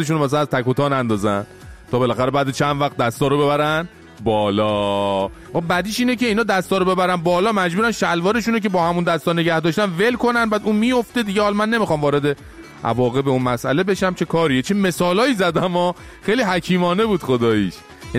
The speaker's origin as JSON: {"language": "Persian", "country": "Iran", "said": "حالا به عنوان یه ایرانی"}